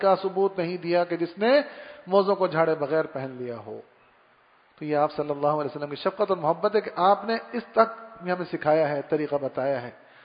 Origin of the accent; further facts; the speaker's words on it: Karachi, Sindh, Pakistan; جہاں ہم سب بھائیوں بہنوں کی پیدائش ہوئی ماشاء اللہ الحمد للہ، تو ہمارا بچپن پورا ایف سی ایریا میں گزرا.